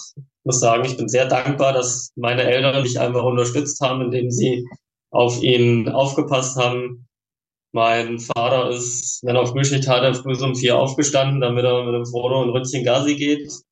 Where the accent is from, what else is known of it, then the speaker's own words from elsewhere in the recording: Thuringia, Germany; Ich komme aus Thüringen, aus dem Wartburgkreis